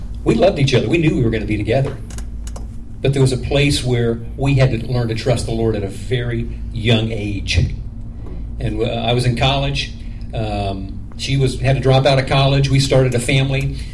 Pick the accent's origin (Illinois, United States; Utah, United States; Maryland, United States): Illinois, United States; now in Nashville, United States; I'm originally from Illinois. Laura's a native of Nashville, one of the few.